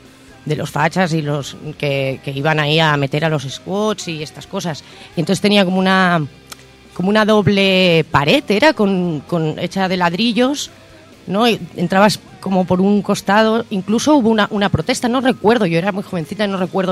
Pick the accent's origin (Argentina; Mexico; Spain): Spain; Barcelona, Catalonia; yo como soy de Barcelona de toda la vida